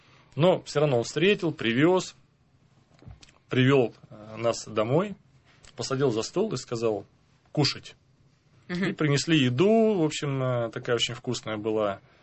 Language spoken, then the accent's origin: Russian; Moscow, Russia; А мы же москвичи вообще обделенные солнечным светом, я бы так сказал.